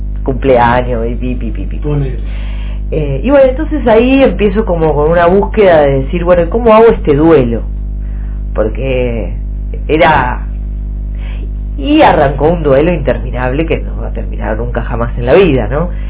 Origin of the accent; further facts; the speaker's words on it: Mar del Plata, Buenos Aires Province, Argentina; moved away; Entonces yo trabajo mucho esa idea de por qué me fui de Mar del Plata en su momento, y por qué no volví, porque podría haber vuelto y no.